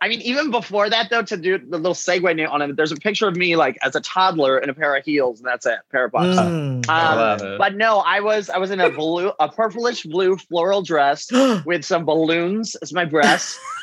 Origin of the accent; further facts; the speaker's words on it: New York, United States; I grew up in upstate New York on a horse farm.